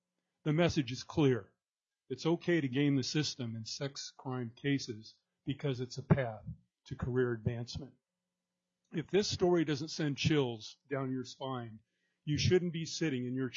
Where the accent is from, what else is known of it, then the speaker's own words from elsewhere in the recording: Juneau, Alaska, United States; I'm from Juneau, Alaska, and I represent myself.